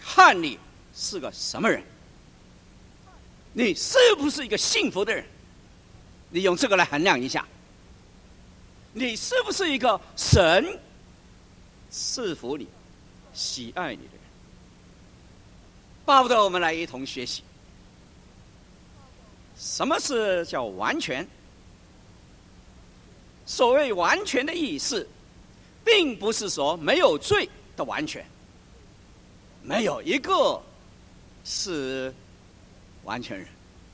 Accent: China; 这还我们中国人来说，学到老啊，活到老，学到老，一直追求不断的进步。

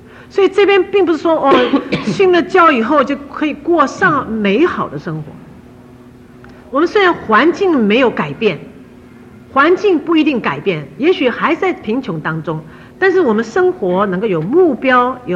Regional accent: Taiwan; moved away; 好像早期我从台湾来，早期台湾有送面粉、送牛奶、送黄豆

